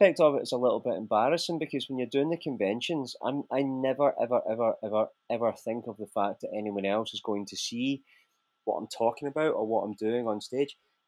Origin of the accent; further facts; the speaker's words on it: Kilmarnock, Scotland, United Kingdom; as a kid growing up in Kilmarnock, my dream had been to go to London and do musicals.